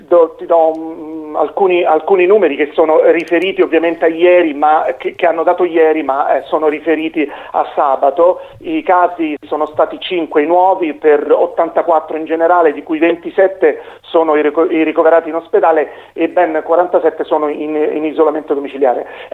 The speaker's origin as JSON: {"language": "Italian", "town": "Sperlonga", "region": "Lazio", "country": "Italy", "lives_now": "Fondi, Italy", "said": "io vivo qui e lavoro qui, ma sono di Sperlonga"}